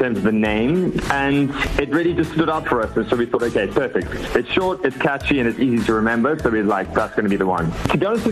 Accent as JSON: {"language": "English", "country": "South Africa", "said": "I think we still wanted to ride on that wave of being South African."}